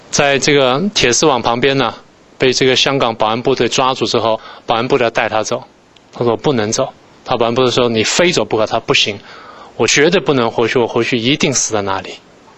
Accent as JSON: {"language": "Chinese", "country": "Taiwan", "tie": "born or raised there", "said": "而我是在台湾长大的，我基本上一口饭没有缺过"}